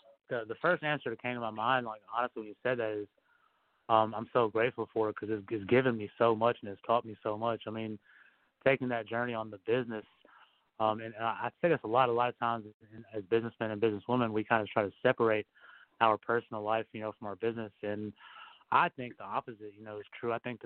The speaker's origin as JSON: {"language": "English", "region": "the South", "country": "United States", "said": "Like, now I'm from the South. I got my homies in Mississippi and Alabama, Florida, and we got, you know, people all across the coast."}